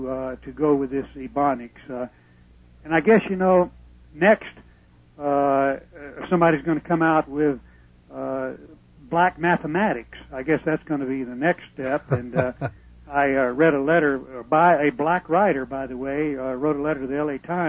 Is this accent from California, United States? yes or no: no; Louisiana, United States; Mayu Angelou, the lady, actually from my home state of Louisiana